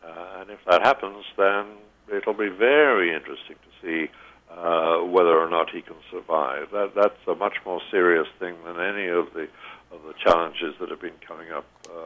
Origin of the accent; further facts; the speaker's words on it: United Kingdom; now in United States; strain in the British character, I'm afraid, that I'm not proud of as a formerly a British citizen. I'm still a British citizen, but I'm now a much more of an American citizen. I don't know where the balance is, but of course I have my roots there